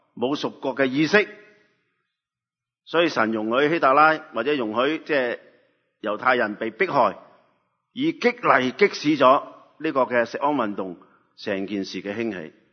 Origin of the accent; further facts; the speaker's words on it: China; 咁當然啦，我係中國人，個感情會豐富啲。